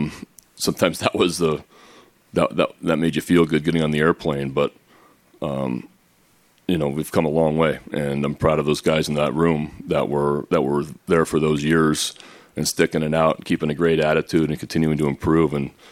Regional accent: California, United States; that was special for me, honestly, because I grew up in the Bay Area.

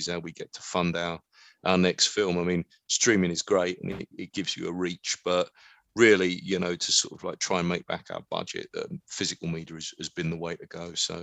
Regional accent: United Kingdom; I think as British filmmakers, we kind of forget that, you know, to people outside the UK, you know, there is something of a novelty to the way we look.

